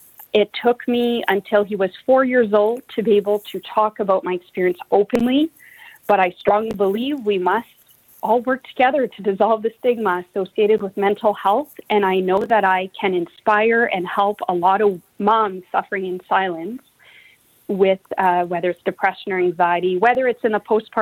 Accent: Bonnyville, Alberta, Canada; now in Edmonton, Canada; I did have a satellite clinic in Bonnyville, Alberta, my hometown, for 4 years.

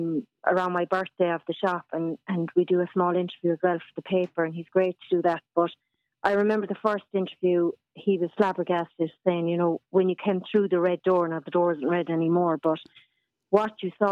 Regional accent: Munster, Ireland; I did, yeah, I did. I grew up in Myrough.

